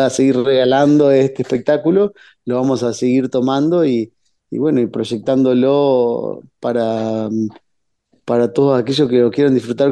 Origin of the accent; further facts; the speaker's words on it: Gualeguaychú, Entre Ríos, Argentina; nosotros somos de Entre Ríos, somos de Gualeguaychú, somos felices